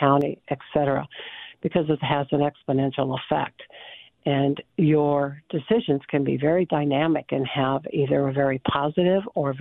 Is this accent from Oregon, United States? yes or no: no; West Point, Nebraska, United States; also born or lived in Schuyler; now in Fremont, United States; I'm originally from West Point, Nebraska, and I spent a lot of years in Schuyler, and I got my education primarily between Columbus on associate's degrees and also in Colorado when I got my engineering degree.